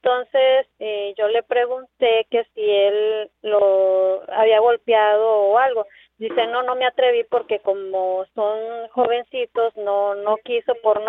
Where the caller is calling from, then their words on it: Charleston, South Carolina, United States; De Charleston, Sur Carolina.